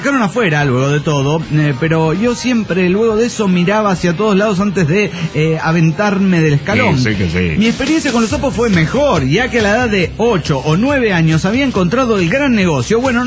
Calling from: Mar del Plata, Buenos Aires Province, Argentina; de Mar del Plata, Argentina.

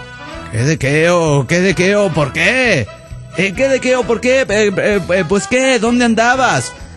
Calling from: Saint Cloud, Minnesota, United States; de Saint Cloud, Minnesota.

